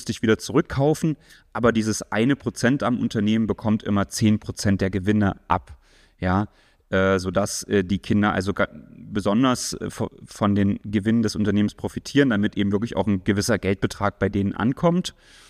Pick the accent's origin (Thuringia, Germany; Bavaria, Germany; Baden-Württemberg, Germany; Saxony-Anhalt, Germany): Saxony-Anhalt, Germany; Halle; ich komme ja hier aus der Studentenstadt Halle